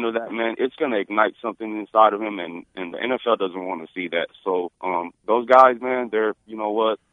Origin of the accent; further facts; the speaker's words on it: California, United States; growing up in the Bay Area, especially by Oakland